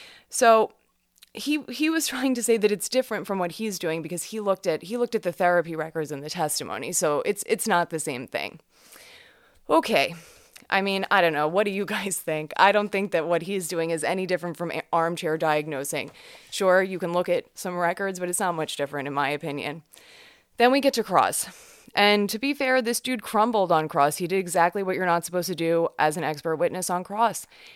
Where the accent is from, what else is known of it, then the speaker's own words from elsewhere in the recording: New York, United States; but I'm from New York, and not everybody's from New York, and a lot of people don't talk as fast as